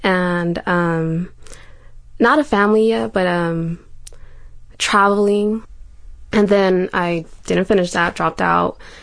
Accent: San Francisco, California, United States; I'm 27 years old. I came from San Francisco, California.

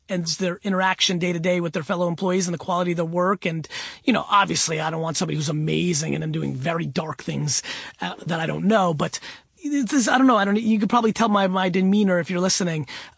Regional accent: Russia; That was a little fun thing to say czar because I come from Russia, blah, blah, blah.

